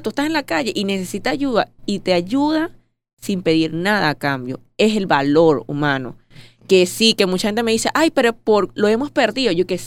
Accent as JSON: {"language": "Spanish", "country": "Venezuela", "said": "Porque así somos los venezolanos."}